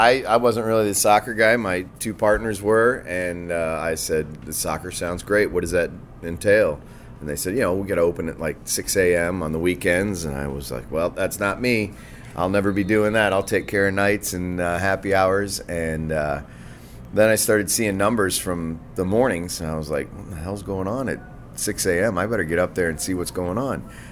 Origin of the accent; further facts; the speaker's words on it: Kansas City, United States; I grew up in Kansas City.